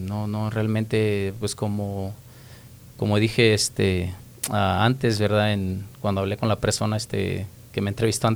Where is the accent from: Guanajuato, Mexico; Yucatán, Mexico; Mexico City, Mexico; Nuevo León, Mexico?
Guanajuato, Mexico; born there; also born or lived in San Luis Potosí; yo no realmente no me crié en el estado de Guanajuato, ¿verdad? Yo estaba en Guanajuato, nací en Guanajuato, después nos movimos a otros diferentes estados